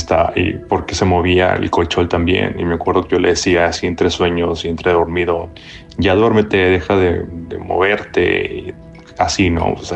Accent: Monterrey, Nuevo León, Mexico; moved away as an adult; now in New York, United States; Yo soy del norte de México y cuando me mudé aquí a Nueva York por un trabajo, pues todo parecía ir muy bien.

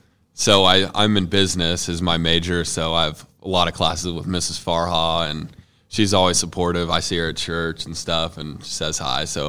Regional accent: Kingman, Kansas, United States; I grew up in Kingman, Kansas, so it's a little bit west of Wichita. A lot like Concordia, actually.

